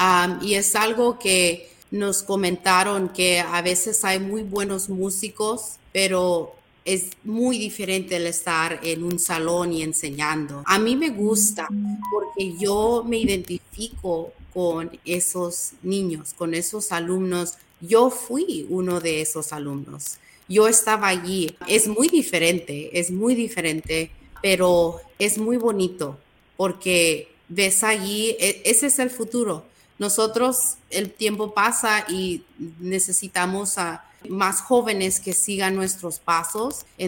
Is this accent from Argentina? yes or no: no; United States; Pero también soy mexicoamericana, fui criada aquí en Estados Unidos.